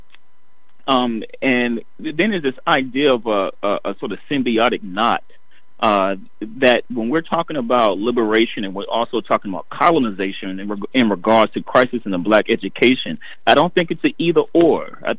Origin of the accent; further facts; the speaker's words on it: the South, United States; I come from the South. I've farmed. I have seen what poor looks like. We had outhouses.